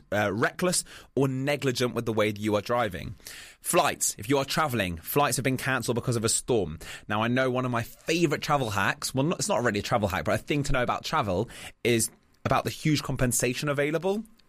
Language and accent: English; London, United Kingdom; But as a Londoner, I've never experienced this so badly myself.